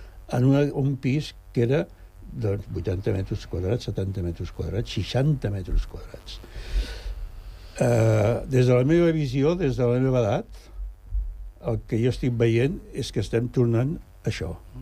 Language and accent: Catalan; Barcelona, Catalonia, Spain; jo tinc una edat que he viscut... Jo vaig néixer a Gràcia, a Barcelona. I a Gràcia, a Barcelona, al meu barri, hi havia tres generacions vivint en el mateix pis.